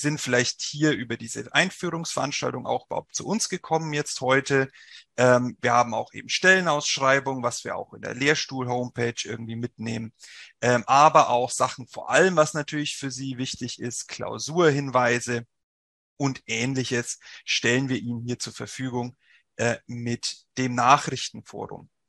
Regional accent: Bavaria, Germany; Sie werden es vielleicht hören, ich komme nicht aus Nordrhein-Westfalen, sondern aus dem wunderschönen Frankenland. Deswegen rollt mein R auch ein bisschen.

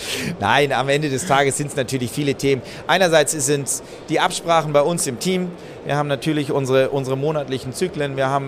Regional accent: Schleswig-Holstein, Germany; ursprünglich komme ich ganz oben auch aus Schleswig-Holstein. Bin in Oldenburg in Holstein zur Schule gegangen, in Ostholstein groß geworden, auf einem landwirtschaftlichen Betrieb.

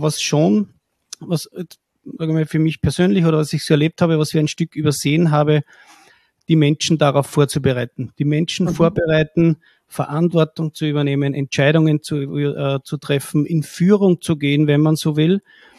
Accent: Austria; mit uns als Österreicher zu tun.

